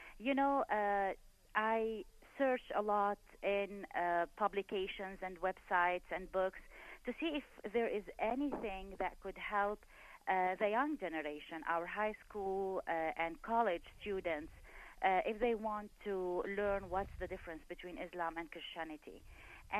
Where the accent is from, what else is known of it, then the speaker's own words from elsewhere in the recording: Lebanon; now in United States; Originally, I come from Lebanon in the Middle East.